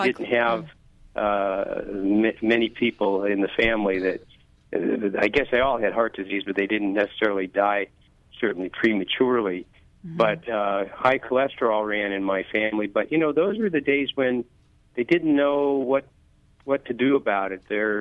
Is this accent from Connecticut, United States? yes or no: yes; Connecticut, United States; I grew up in Connecticut, so I was subject to secondary smoke.